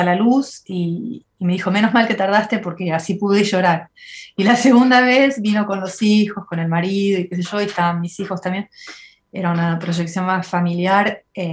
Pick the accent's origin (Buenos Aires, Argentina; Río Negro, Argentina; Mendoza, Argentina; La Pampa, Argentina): Buenos Aires, Argentina; Yo soy de Buenos Aires, pero mi papá era de La Plata. O sea que tengo un contacto fuerte con La Plata porque fui siempre a la casa de mi tía, a mis primos